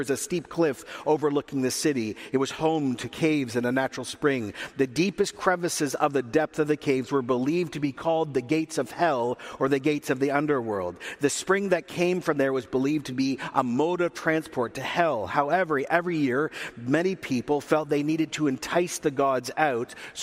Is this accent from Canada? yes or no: yes; Canada; As a Canadian, I'm a little bit jealous because I love England.